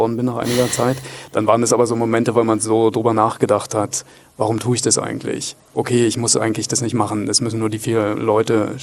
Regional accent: Berlin, Germany; aus Berlin.

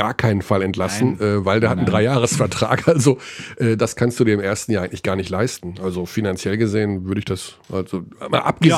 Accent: Hagen, North Rhine-Westphalia, Germany; es ist direkt neben meiner Heimatstadt

